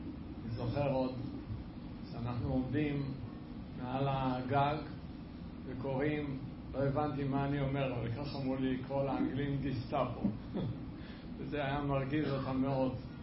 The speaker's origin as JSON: {"language": "Hebrew", "town": "Jerusalem", "region": "Jerusalem District", "country": "Israel", "tie": "born or raised there", "said": "אבל גדלנו בירושלים עם המון המון ציפיות."}